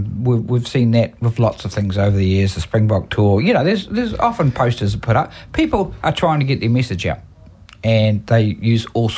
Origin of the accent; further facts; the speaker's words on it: Brentwood, East of England, United Kingdom; if I come from England, I come from Essex, some of my English ancestors, if I went back into Essex, into Brentwood, where I'm from